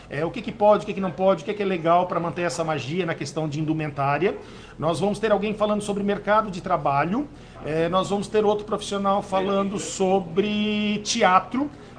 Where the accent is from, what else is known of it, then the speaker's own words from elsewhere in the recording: Forquilhinha, Santa Catarina, Brazil; Eu sou aqui de Forquilhinha